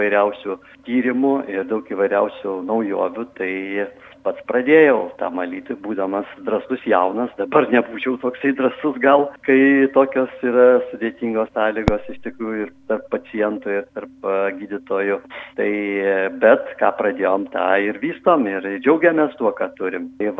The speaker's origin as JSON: {"language": "Lithuanian", "town": "Kaunas", "region": "Kaunas County", "country": "Lithuania", "tie": "born or raised there", "lives_now": "Alytus, Lithuania", "said": "aš esu kaunietis, gimęs ir augęs Kaune ir baigęs medicinos akademiją. Pagal paskyrimą pradėjau dirbti Alytuje 81 metais ir aš jau, kaip galima sakyti, grynas alitiškis, jau 37 metai kaip aš Alytuje"}